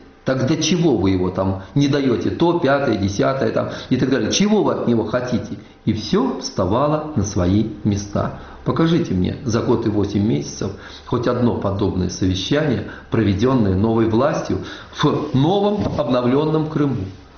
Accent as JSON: {"language": "Russian", "country": "Russia", "said": "я русский человек"}